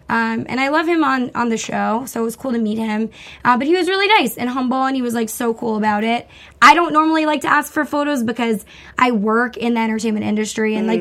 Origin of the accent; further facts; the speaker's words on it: Long Island, New York, United States; From Long Island. Yeah. Hey, hey, my hometown.